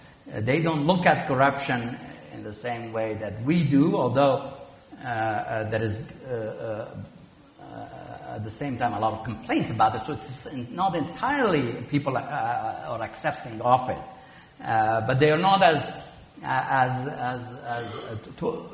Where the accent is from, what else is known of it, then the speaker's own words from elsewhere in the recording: United States; I'm saying it as an American who worries about our security.